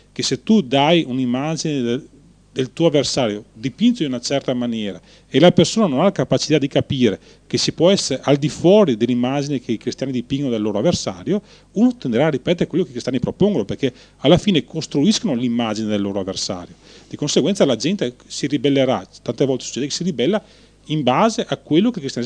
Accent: Veneto, Italy; Noi siamo dal Veneto

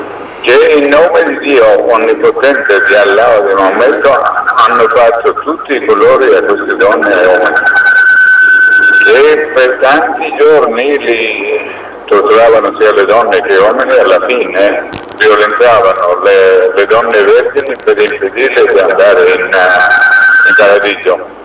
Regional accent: Iran; Italian is a second language; Io vengo dall'Iran.

